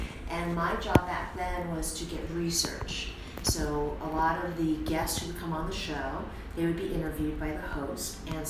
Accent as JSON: {"language": "English", "region": "New York", "country": "United States", "tie": "born or raised there", "said": "So I grew up in Brooklyn, New York, and my grandfather actually had a Chinese takeout restaurant."}